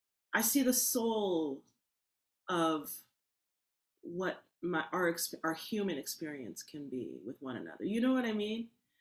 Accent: Berkeley, California, United States; born there; I was born in Berkeley, I'm peace and love, you know. I'm still so Western.

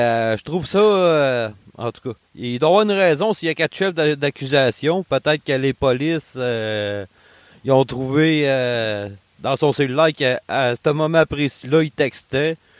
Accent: Saint-Georges-de-Beauce, Quebec, Canada; Ça est arrivé dans mon patelin à Saint-Georges-de-Beauce.

